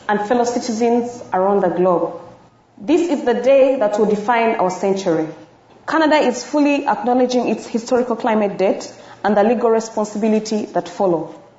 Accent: Uganda; When growing up in Uganda, school books taught me of history

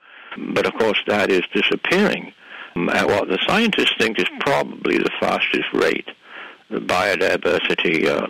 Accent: England, United Kingdom; now in Canada; I moved from England to the wonderful, attractive country of Canada and then on to the even more wonderful, attractive province of British Columbia.

